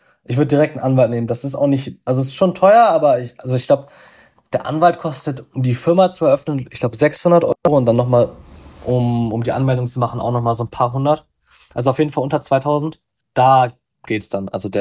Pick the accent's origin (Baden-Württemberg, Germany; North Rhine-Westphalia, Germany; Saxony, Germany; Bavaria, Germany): Baden-Württemberg, Germany; Freiburg; Und dann bin ich irgendwann zurückgeflogen in meine Heimat nach Freiburg